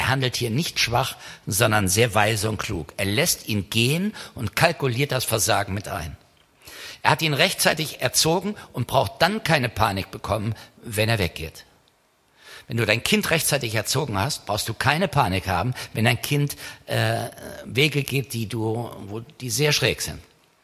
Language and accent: German; Hesse, Germany; Heute bei uns in Kassel, da wo ich herkomme aus der Nähe, hat die Müllabfuhr ein tolles Marketing.